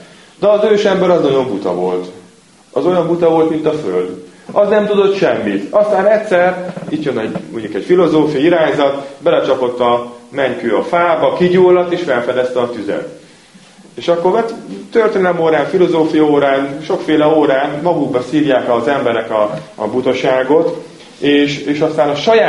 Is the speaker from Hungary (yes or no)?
yes; Hungary; Magyarok vagyunk, és Trianonra talán még emlékezünk, ha más nem történelem órából.